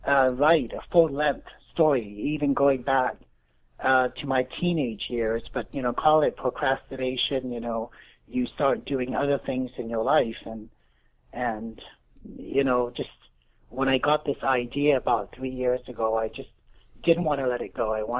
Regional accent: England, United Kingdom; born there; I'm from England. I was born in England. I've been back to England a few times, but I've never been, to mainland Europe.

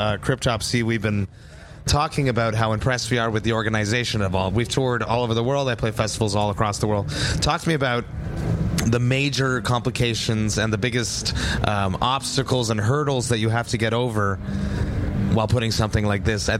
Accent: Montreal, Quebec, Canada; I'm from Montreal, so we had very, very, very hot summers

